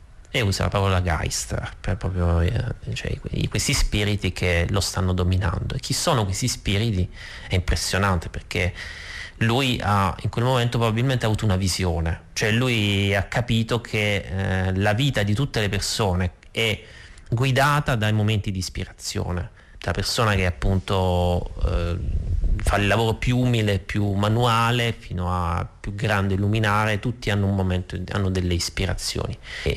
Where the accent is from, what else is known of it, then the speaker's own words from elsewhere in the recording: Martina Franca, Apulia, Italy; Io vengo da Martina Franca. Martina Franca è la città della musica lirica, è la città dove da quasi 50 anni si svolge un festival di musica classica